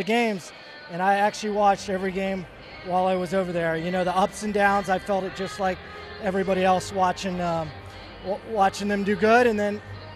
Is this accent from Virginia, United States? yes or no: yes; Virginia, United States; Even though I pretty much grew up in Virginia, I've always grown up an Eagles fan, even though I grew up in Redskin country